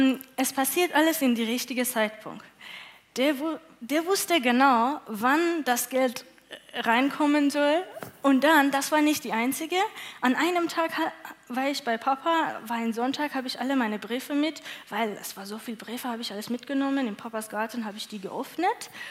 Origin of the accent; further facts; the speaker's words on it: Iran; first language Farsi; German is a second language; Ja, also ich komme aus dem Iran. Meine Muttersprache ist Farsi oder Persian, sagt man auch.